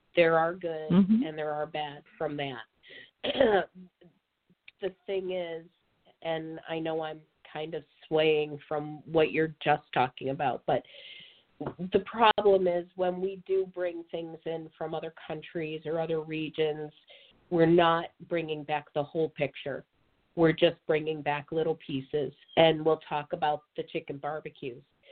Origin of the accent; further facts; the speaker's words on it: Buffalo, New York, United States; now in Auburn, United States; That smaller is better, which is why I came from Western New York. I came from Buffalo, huge city, to this small area.